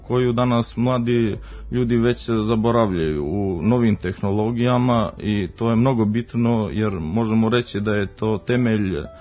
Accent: Prijepolje, Zlatibor District, Serbia; born there; Rođen sam u Prijepolju 1986. godine, relativno mlad umjetnik. Završio akademiju u Beogradu koja je trajala 5 godina, fakultet primijenjenih umjetnosti

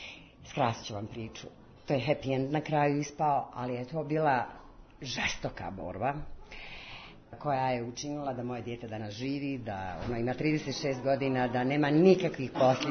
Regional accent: Sarajevo, Federation of Bosnia and Herzegovina, Bosnia & Herzegovina; Jesam Švicarka po papirima, kao malo prije što sam vam rekla, ali ja sam prvenstveno Sarajka.

